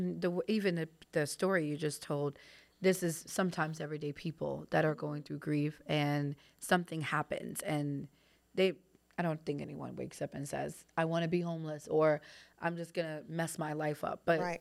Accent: New York, United States; Actually, I was born into homelessness. And so when I was born in New York, my parents didn't have an apartment.

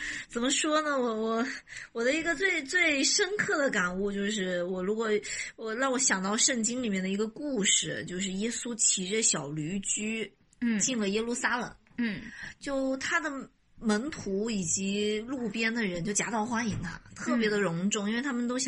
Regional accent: China; 然后有点滑稽的，我们中国人就说这不是

